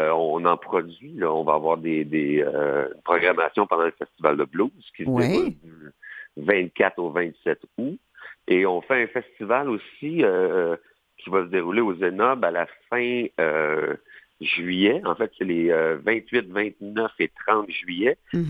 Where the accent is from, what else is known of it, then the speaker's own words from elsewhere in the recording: Trois-Rivières, Quebec, Canada; J'étais à Trois-Rivières. Okay. Moi, je viens de Trois-Rivières.